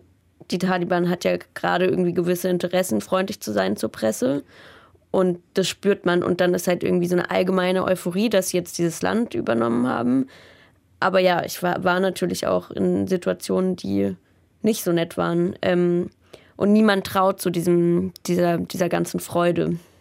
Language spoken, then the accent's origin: German; Baden-Baden, Baden-Württemberg, Germany; ich bin in Baden-Baden aufgewachsen